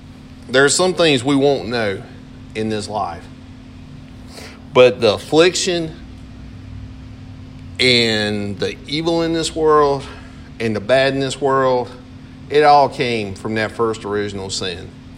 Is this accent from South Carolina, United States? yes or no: yes; Ware Shoals, South Carolina, United States; When I grew up on Lee Street down in Ware Shoals, and that was the thing.